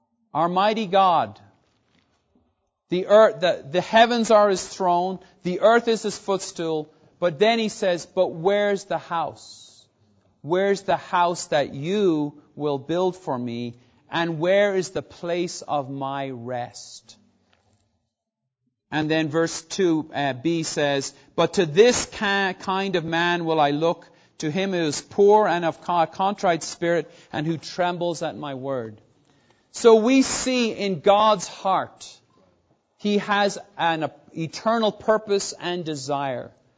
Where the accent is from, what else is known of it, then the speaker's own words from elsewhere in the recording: Ireland; I grew up in Ireland. I grew up in a religion that proclaims that it's universal, that it's the one true church.